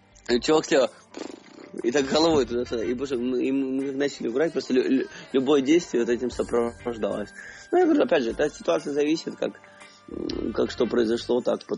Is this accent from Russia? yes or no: no; Ukraine; нет, я из Украины.